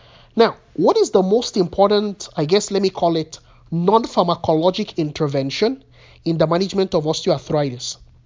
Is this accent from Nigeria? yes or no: yes; Nigeria; where I'm Nigerian, I can pronounce things however I want.